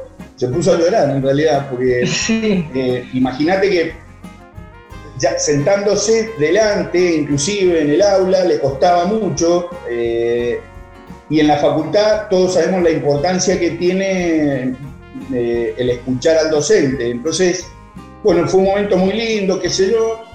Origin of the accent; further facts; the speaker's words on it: Mendoza, Argentina; Nosotros somos el Valle de Uco, plena zona vitivinícola.